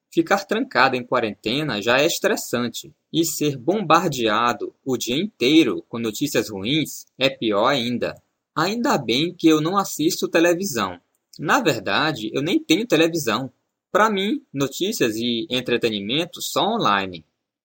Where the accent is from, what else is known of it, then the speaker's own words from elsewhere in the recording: São Luís, Maranhão, Brazil; now in São Paulo, Brazil; meus pais moram em São Luís, minha cidade natal, a milhares de quilômetros de São Paulo.